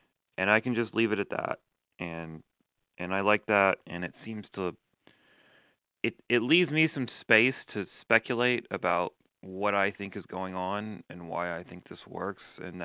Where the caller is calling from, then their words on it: Arizona, United States; I'm in Arizona.